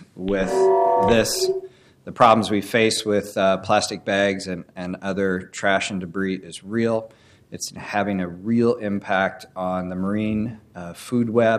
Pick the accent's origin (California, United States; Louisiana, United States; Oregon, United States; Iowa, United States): Oregon, United States; I grew up in the Oregon coast.